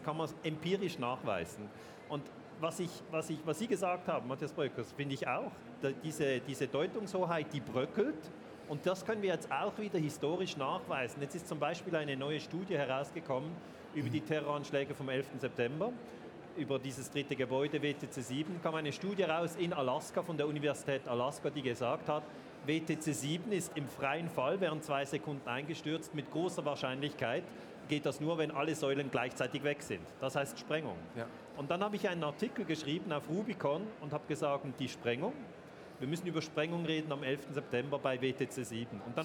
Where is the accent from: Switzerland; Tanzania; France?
Switzerland; ich bin ja in der Schweiz aufgewachsen.